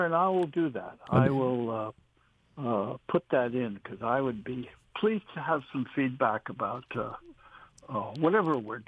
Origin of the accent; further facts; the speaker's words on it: New York City, New York, United States; I grew up in Manhattan, and so there was no place for a car in New York, and it was all buses and subways and things like that.